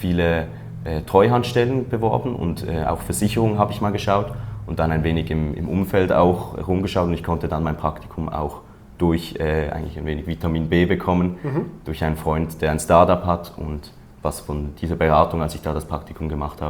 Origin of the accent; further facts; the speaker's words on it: Switzerland; ich komme aus der Schweiz